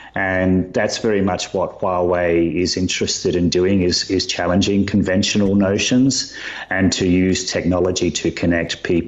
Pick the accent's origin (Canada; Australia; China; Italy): Australia; I'm from Australia.